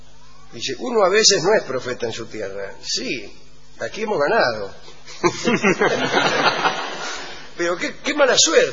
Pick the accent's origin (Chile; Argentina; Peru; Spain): Argentina; Buenos Aires; soy de Núñez, estoy acompañando a mi novio mientras prepara una entrega para no sé dónde.